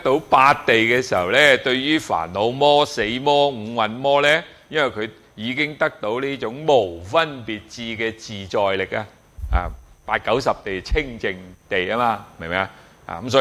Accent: China; 所以點解我哋中國人講死一定做鬼嘅？

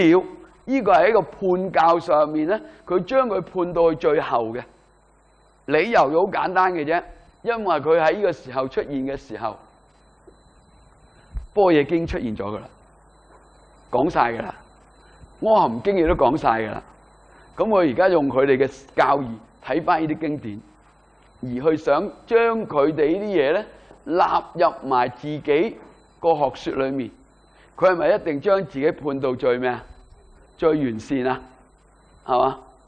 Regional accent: China; 咁所以呢啲纯粹系因为我哋中国人去理解佛教传入嘅时候。

